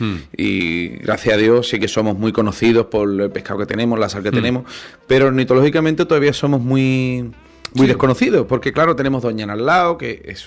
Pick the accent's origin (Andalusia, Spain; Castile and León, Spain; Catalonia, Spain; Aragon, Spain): Andalusia, Spain; Cádiz; los que vivimos por aquí en la bahía somos, pues yo soy de Cádiz